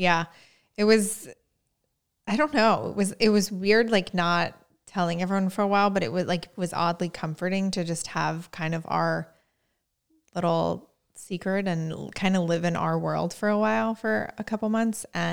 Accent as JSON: {"language": "English", "region": "Indiana", "country": "United States", "tie": "born or raised there", "said": "Like my hometown, obviously you grow up somewhere and you don't travel a lot. Like in the Midwest, like you hop in the car and like drive to an amusement park and that's your vacation"}